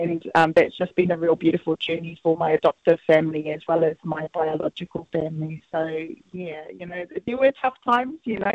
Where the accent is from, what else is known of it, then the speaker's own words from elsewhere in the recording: United States; So I grew up in the United States while my dad was doing his doctorate over there.